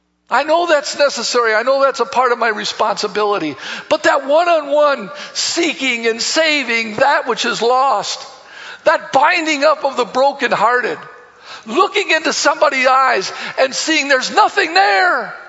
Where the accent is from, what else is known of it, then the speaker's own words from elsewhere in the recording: Wisconsin, United States; I'm from Wisconsin. Oh, I don't live that far from Green Bay.